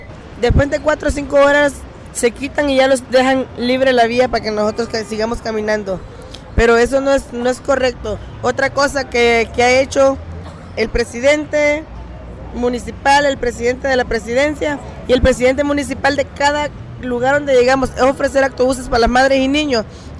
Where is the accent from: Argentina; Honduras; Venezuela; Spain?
Honduras; now in Mexico; soy hondureña, pues ya llevo rato radicando aquí en México.